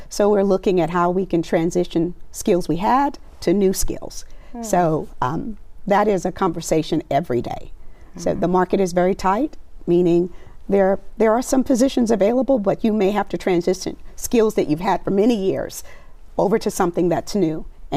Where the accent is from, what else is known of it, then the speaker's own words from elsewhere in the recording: Arkansas, United States; I am such a country girl. I'm very country. I'm from Arkansas.